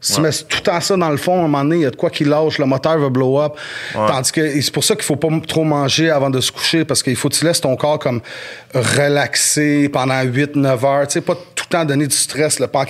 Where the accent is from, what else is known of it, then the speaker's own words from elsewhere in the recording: Montreal, Quebec, Canada; puis je venais de Montréal, fait que je me suis dit, Montreal to the fullest, 514